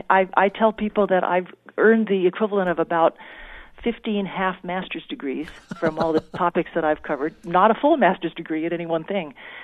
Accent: Oregon, United States; I got to know forestry a little bit because I grew up in the South Coast, Oregon, and I was steeped in forests and logging.

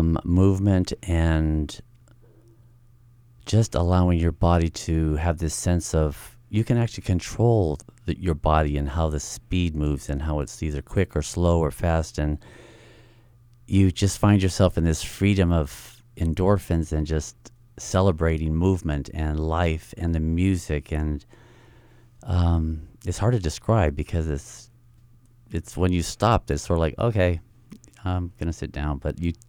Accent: Ewa Beach, Hawaii, United States; also born or lived in American Samoa; I grew up in Eva Beach in my childhood, and I think it played an important part.

